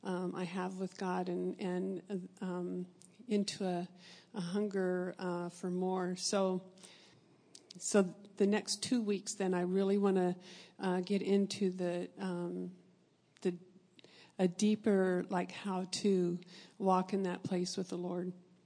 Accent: Arizona, United States; And so my parents moved us the next year to Arizona. And I grew up in Arizona.

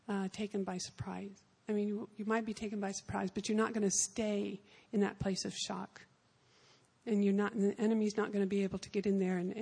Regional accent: Arizona, United States; We used to burn ants with them, and scorpions, because I grew up in Arizona.

